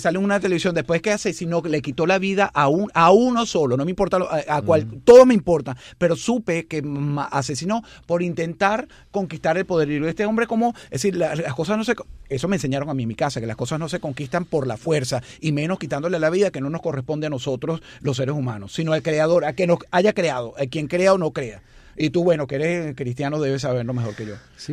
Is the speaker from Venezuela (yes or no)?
yes; Venezuela; quiero incluirme como venezolano